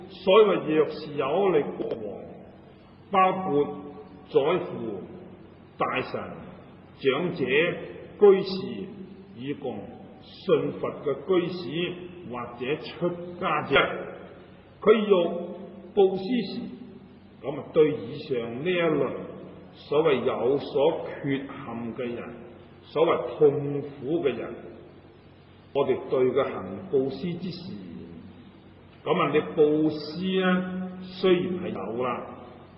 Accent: Hong Kong; 我们香港人所谓呢你都痴线的

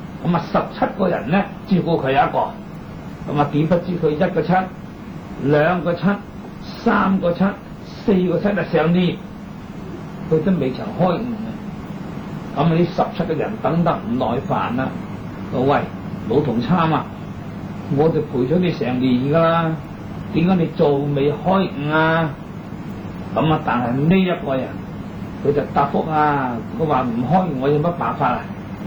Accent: China; 咁原則上我哋中國人呢出世呀年青呀，咁少年嘅時候啊啲頭髮係烏黑嘅

